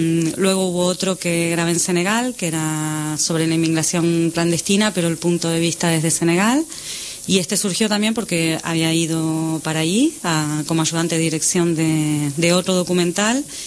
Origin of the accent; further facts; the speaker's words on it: Argentina; moved away as an adult; now in Barcelona, Spain; vengo desde Argentina. Hace unos 10 años que estoy en Barcelona